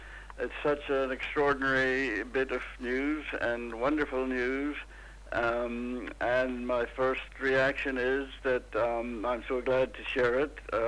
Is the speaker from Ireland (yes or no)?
yes; Ramelton, County Donegal, Ireland; Well, my parents were … from Remelton. I grew up there with my two brothers and my sister.